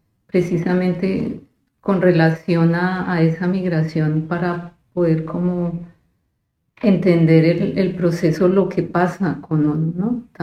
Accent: Bogotá, Colombia; born there; yo nací en Bogotá porque mis padres migraron también

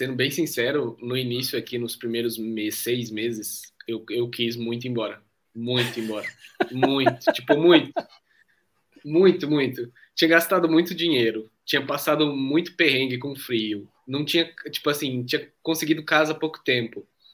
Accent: Brazil; now in Portugal; A gente brasileiro, a gente é muito... todo mundo, alegria!

